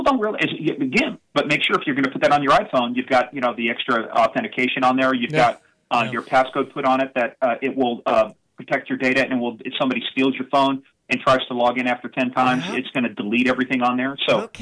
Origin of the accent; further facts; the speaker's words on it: Kansas, United States; I'm just from Kansas, man.